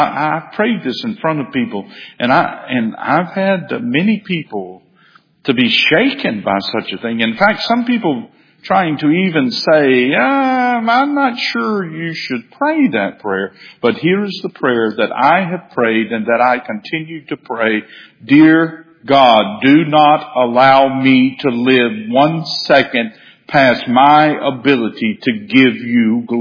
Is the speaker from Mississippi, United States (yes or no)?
no; Baton Rouge, Louisiana, United States; I remembered saying to some people when they heard I was from Baton Rouge